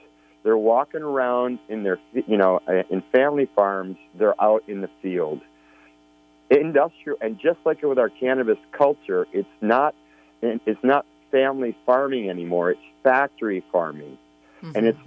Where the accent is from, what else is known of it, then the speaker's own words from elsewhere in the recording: Midwest, United States; I was raised in the Midwest, and I worked on dairy farms.